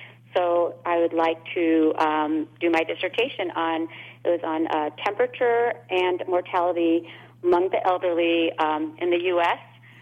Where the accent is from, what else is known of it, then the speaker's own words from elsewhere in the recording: India; so I'm originally from India